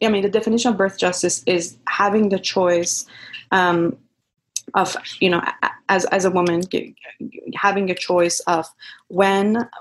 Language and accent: English; Iran; war being a big part of me growing up in Iran